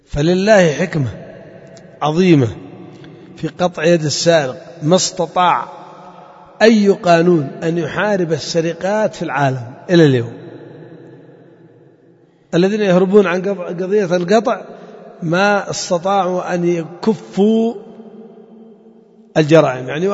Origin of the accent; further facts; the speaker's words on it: Yemen; بالذات عندنا في اليمن يعني هتك العرض كبيرة جدا من زمن قديم